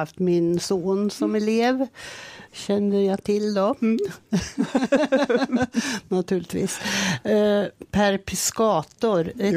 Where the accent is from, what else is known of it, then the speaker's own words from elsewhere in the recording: Norrköping, Östergötland, Sweden; Jag åker ibland till Norrköping, det är min hemstad.